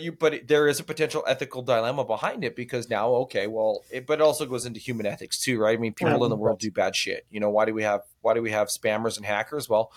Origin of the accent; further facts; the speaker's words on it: Canada; because we're Canadian, eh?